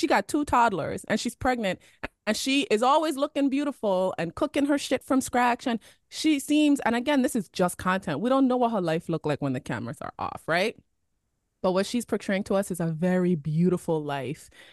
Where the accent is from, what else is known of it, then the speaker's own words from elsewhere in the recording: U.S. Virgin Islands; Even us, we're from the Virgin Islands. Yeah, we get some of the processed bullshit at the grocery store, but majority of our diets growing up, our moms were making rice, chicken and beans every night.